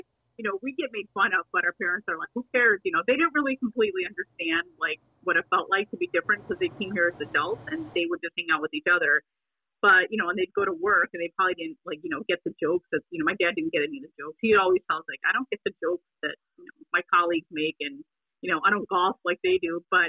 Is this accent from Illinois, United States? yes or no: yes; Lincolnwood, Illinois, United States; also born or lived in Chicago; When I was born in Lakeview, right by my dad's hospital. Illinois Masonic was where he was doing his residency. We literally lived across the street. And then, you know, we ended up going to Rogers Park and then moved to the suburbs in Lincolnwood.